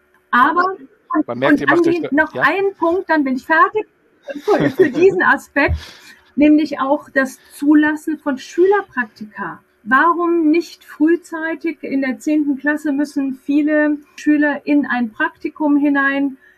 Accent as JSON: {"language": "German", "town": "Frankfurt", "region": "Hesse", "country": "Germany", "said": "wenn ich als Frankfurterin das sagen darf"}